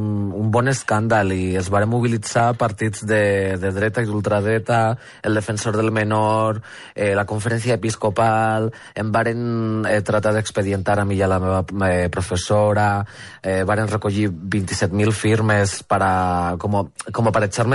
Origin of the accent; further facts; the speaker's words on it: Magaluf, Balearic Islands, Spain; yo me crié en Magaluf